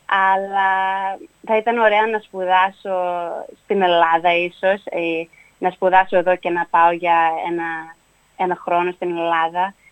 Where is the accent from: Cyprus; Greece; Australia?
Australia; εγώ γεννήθηκα εδώ στην Αυστραλία και έχω ζήσει εδώ όλη τη ζωή μου.